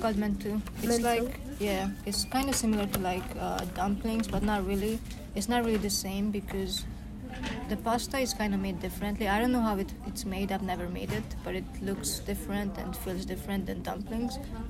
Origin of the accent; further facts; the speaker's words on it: Budapest, Hungary; I grew up in Hungary, Budapest.